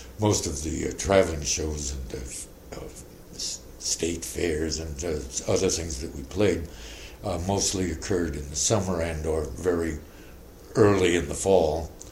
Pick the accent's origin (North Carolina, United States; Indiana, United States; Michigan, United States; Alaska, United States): Indiana, United States; Muncie; born there; I was born in Muncie, Indiana.